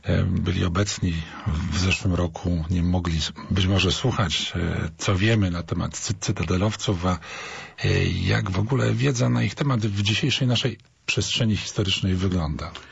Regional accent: Poznań, Greater Poland Voivodeship, Poland; jako poznaniacy

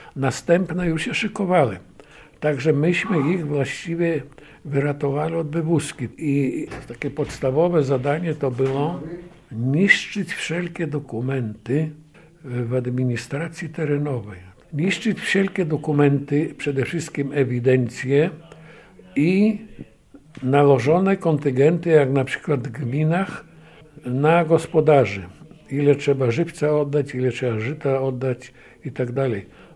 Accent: Supraśl, Podlaskie Voivodeship, Poland

